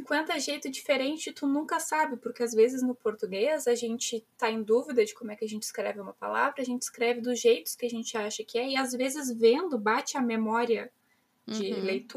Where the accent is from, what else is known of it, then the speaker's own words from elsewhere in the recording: Rio Grande do Sul, Brazil; Tu pega eu, por exemplo, que sou gaúcha, eu falo de um jeito.